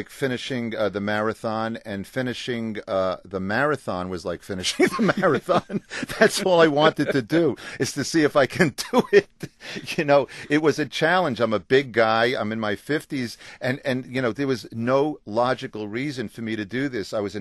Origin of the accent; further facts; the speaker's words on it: New York, United States; being from Long Island and my dad having his business all the time growing up in Manhattan, I was basically running through my life.